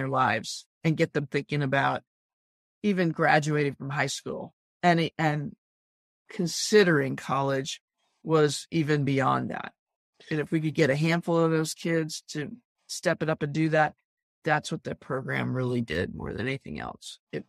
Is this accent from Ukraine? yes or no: no; Massachusetts, United States; moved away as an adult; now in Los Angeles, United States; And I moved to Los Angeles from the East Coast, just outside of Boston, sight unseen. I didn't know a soul. I'd never even been to California before.